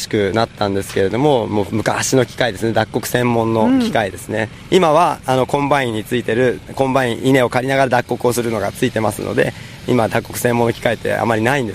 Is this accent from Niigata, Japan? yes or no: yes; Niigata, Japan; 私は新潟県の出身です。